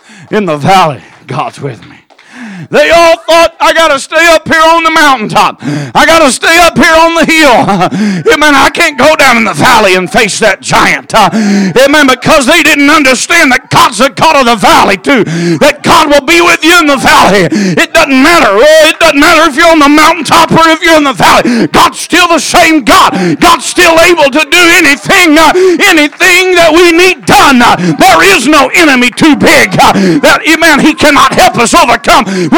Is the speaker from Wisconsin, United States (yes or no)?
no; Oklahoma, United States; now in Tulsa, United States; I moved from South Central Oklahoma up to Tulsa.